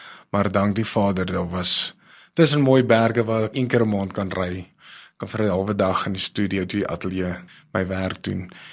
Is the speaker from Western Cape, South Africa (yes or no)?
no; Pretoria, Gauteng, South Africa; ek het my liefde gevind in die Kaap, die berge, en ek het vrede gevind in die Kaap, althans ek is oorspronklik van Pretoria, en ek is baie lief vir my mense, Pretoria, maar ek het my tuiste gevind, en dit is in die Kaap